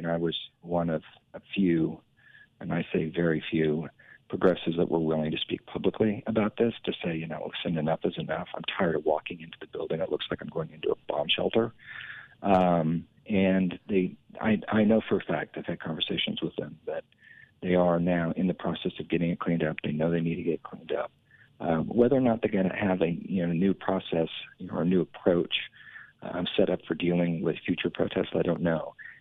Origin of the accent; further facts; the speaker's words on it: Sublette, Kansas, United States; Yeah, I grew up in Sublette, you know, down by God City, Garden City, liberal.